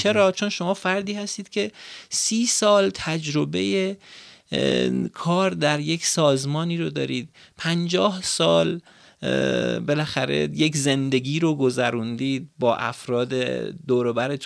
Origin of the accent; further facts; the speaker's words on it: Iran; همین الان که 10% ما به عنوان یک ایرانی